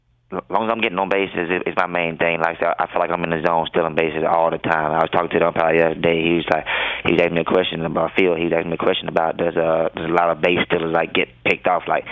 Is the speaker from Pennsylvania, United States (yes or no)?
no; Mississippi, United States; I mean, like growing up in Mississippi, I love chicken.